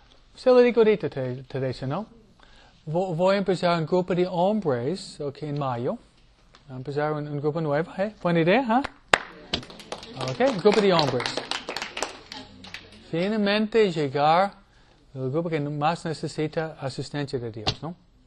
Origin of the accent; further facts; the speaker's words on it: New York, United States; él viene de Tennessee, yo vengo de Nueva York, ¿ok? Nosotros somos rápidos, ¿ok? Rápido, Nueva Yorkina, ¿no?